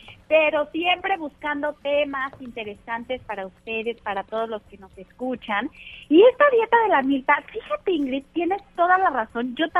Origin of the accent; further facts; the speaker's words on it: Mexico; somos los vecinos de Estados Unidos